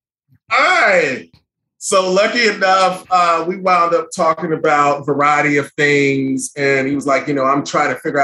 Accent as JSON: {"language": "English", "town": "Chicago", "region": "Illinois", "country": "United States", "said": "You know, I'm from Chicago, where technically disco music died and house music began."}